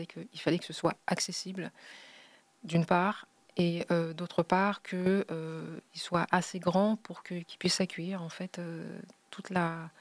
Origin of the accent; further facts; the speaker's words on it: Paris, Île-de-France, France; moi, je suis née à Paris, j'ai vécu mes 38 premières années en région parisienne.